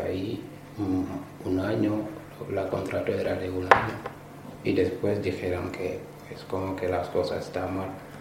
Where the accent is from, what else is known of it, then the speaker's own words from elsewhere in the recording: Senegal; now in Spain; Yo vine de Senegal.